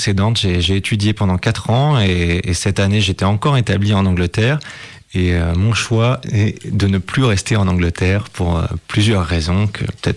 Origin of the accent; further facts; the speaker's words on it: Vannes, Brittany, France; also born or lived in Compiègne; je suis adopté de Vannes, puisque en fait je suis né à Compiègne, mais après je suis parti avec mes parents en Bretagne, et c'est vrai que c'est là que j'ai fait mon éducation musicale au sein de l'École Nationale de Musique de Vannes